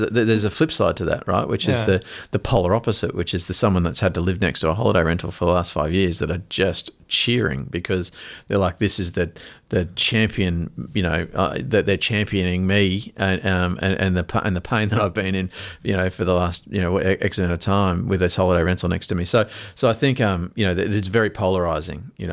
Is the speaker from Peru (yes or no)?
no; Noosa, Queensland, Australia; I grew up in Noosa Sound on the waterfront